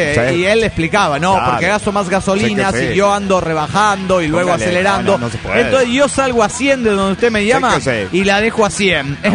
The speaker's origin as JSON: {"language": "Spanish", "town": "Medellín", "region": "Antioquia", "country": "Colombia", "said": "de Medellín, Colombia."}